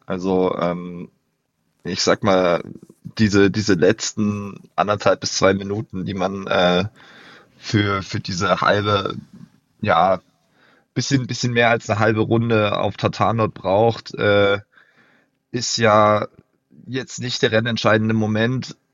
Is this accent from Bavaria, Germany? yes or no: no; Ilmenau, Thuringia, Germany; inzwischen 25 Jahre alt, zum Western States war ich noch 24, komme ursprünglich aus Ilmenau im Thüringer Wald